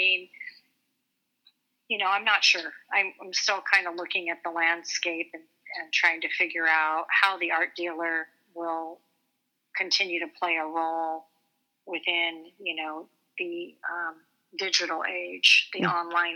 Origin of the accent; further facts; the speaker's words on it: United States; I'm thinking about doing a series called Art in Indian Country because I'm Native American.